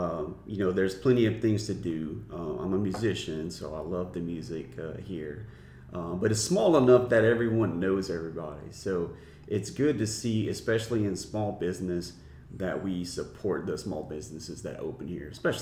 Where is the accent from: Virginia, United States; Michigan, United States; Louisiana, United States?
Louisiana, United States; Scott; I'm from Scott. I've grown up here, lived here all my life, except for the 4 years that I went to optometry school.